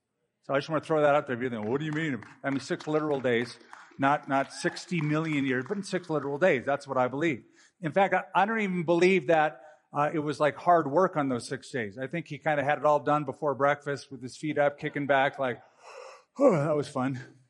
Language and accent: English; California, United States; I grew up in California public schools being taught evolution.